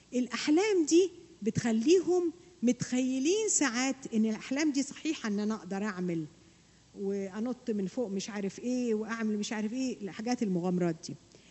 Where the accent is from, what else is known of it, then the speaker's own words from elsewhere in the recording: Egypt; عندنا في مصر